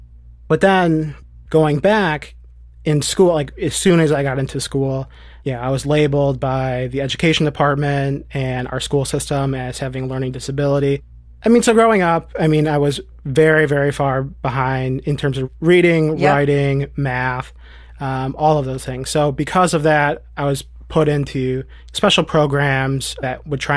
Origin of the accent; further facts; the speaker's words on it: Detroit, Michigan, United States; I'm 28 years old. I'm from Detroit, Michigan. Just recently engaged, a real estate agent in Detroit.